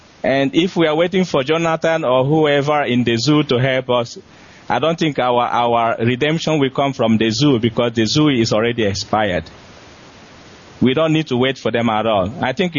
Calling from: Switzerland; I'm calling from Switzerland.

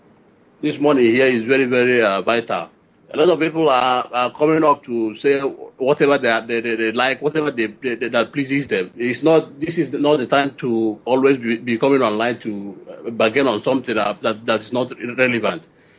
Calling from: Malaysia; I'm calling from Malaysia.

